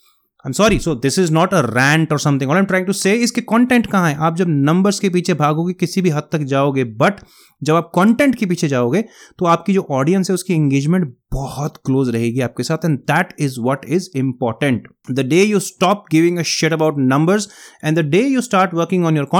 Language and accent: Hindi; Punjab, India; अब जैसे I am a north Indian, मैं पंजाबी हूँ